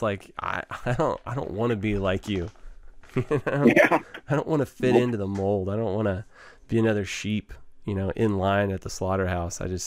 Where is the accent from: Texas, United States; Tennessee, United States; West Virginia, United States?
Texas, United States; Waco; born there; I was born in Waco.